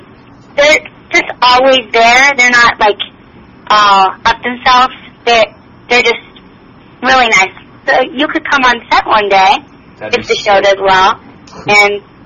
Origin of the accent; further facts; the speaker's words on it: Miami, Florida, United States; now in New Zealand; I'm originally from Miami, but...